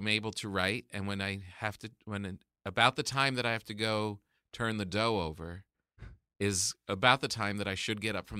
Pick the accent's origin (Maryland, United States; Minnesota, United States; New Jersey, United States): New Jersey, United States; I'm from New Jersey. Yeah. The beaches there are like mm-hmm. a hidden secret.